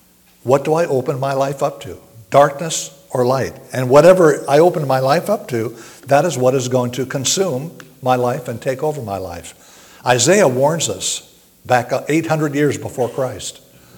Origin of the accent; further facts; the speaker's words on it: Hawaii, United States; We were growing up in Hawaii.